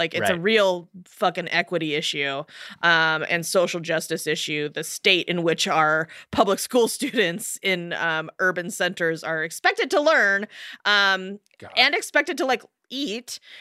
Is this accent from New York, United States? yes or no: no; Oregon, United States; But as a public school student myself, I grew up in Oregon